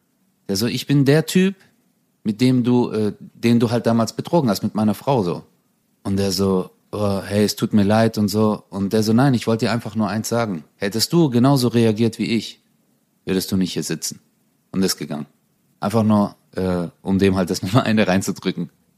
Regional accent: Turkey; Türkei, da wo ich herkomme, ist Texas.

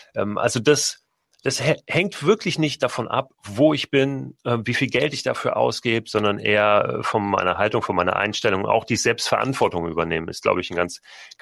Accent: Hamburg, Germany; Ich komme ja aus Hamburg, lebe in Hamburg

